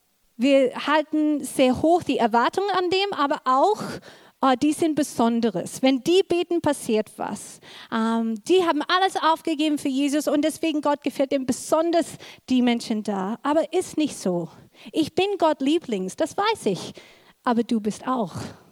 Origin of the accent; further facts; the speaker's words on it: Australia; German is a second language; Für die, die uns kennen, ich bin in Australien aufgewachsen.